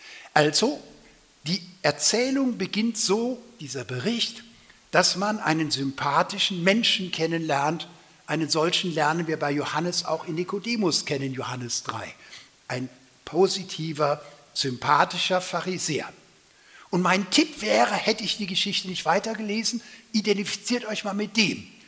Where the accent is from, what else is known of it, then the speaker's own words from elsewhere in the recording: Rhineland, Germany; das musste ich als Rheinländer erst üben